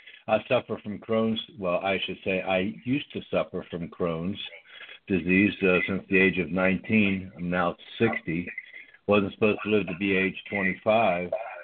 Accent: Norristown, Pennsylvania, United States; I grew up in a town right around the corner from you called Norristown, Pennsylvania.

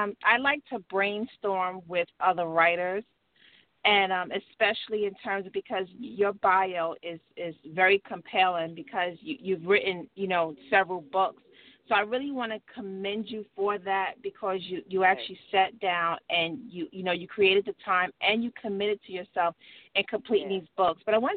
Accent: New York, United States; But I had a few questions in terms of what, because I'm from New York.

